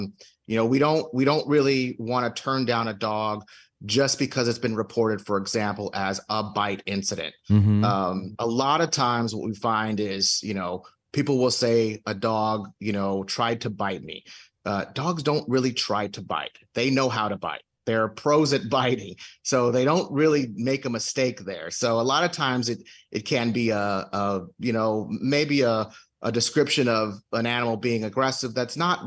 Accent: Houston, Texas, United States; now in Dallas, United States; I'm originally from Houston.

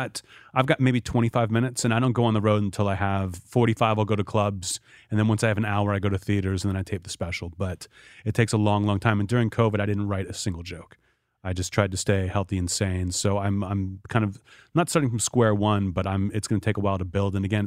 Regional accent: Pittsburgh, Pennsylvania, United States; Pittsburgh.

